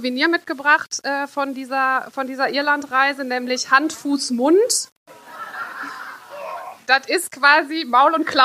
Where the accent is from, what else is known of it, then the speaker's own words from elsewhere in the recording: Voerde, North Rhine-Westphalia, Germany; ich bin ja auf dem Land groß geworden, in Förde am Niederrhein